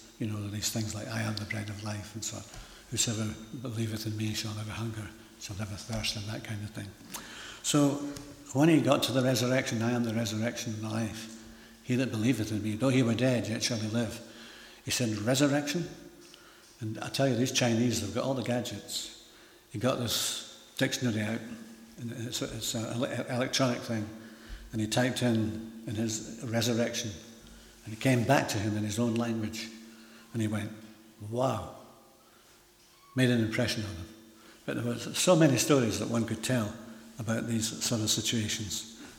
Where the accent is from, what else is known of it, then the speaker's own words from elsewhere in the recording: Edinburgh, Scotland, United Kingdom; I can remember I was brought up in Edinburgh